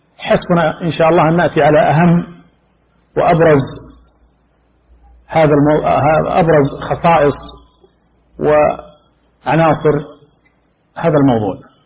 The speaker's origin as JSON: {"language": "Arabic", "country": "Saudi Arabia", "said": "بلادنا المملكة العربية السعودية"}